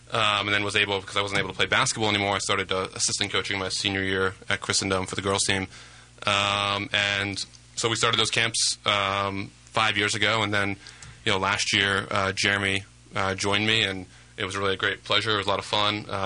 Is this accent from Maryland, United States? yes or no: yes; Maryland, United States; Yeah, well, I grew up outside Baltimore and playing basketball since, you know, third, fourth grade